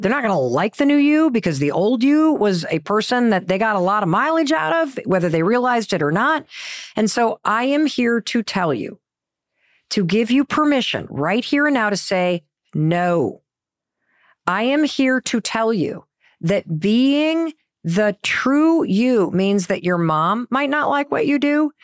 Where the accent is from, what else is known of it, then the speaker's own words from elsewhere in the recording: Midwest, United States; Like, for example, when I met my husband, Chris, I grew up in the Midwest.